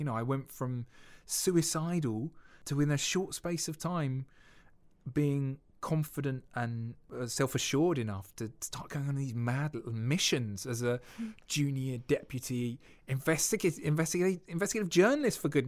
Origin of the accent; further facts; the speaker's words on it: United Kingdom; I think people are too private, and we're too British in many ways, and we need to discuss this.